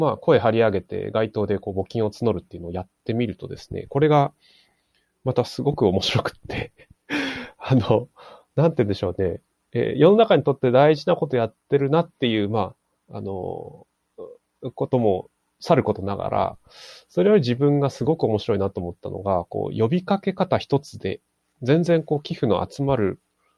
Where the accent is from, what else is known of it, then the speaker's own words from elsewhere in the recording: Hirosaki, Aomori, Japan; moved away as an adult; 実は青森県弘前市出身でして、